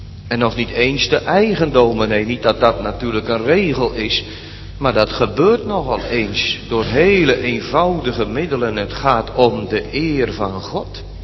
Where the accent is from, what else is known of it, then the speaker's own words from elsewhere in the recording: Urk, Flevoland, Netherlands; accent: Noords; now in Barendrecht, Netherlands; Ja, ik zeg, ik kom uit Urk. Ik heb inderdaad een Noords accent, maar ik woon hier al een jaar of 15, meer dan 15 jaar.